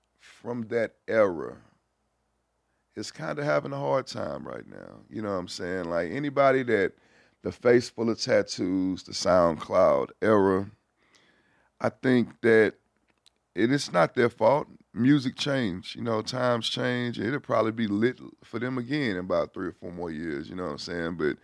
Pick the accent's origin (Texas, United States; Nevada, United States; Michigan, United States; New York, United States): Texas, United States; Houston; It's one of them things where, you know, it makes you stronger. You know, being from Houston, I'm cut from, you know